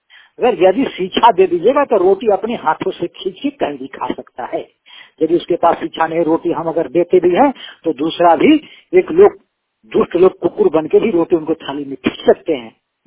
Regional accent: Palamu, Jharkhand, India; मैं झारखंड के पलामुड़ी से हूँ।

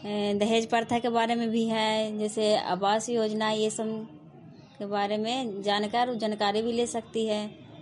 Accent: Noorsarai, Bihar, India; हम नूरसराय के रहने वाले हैं

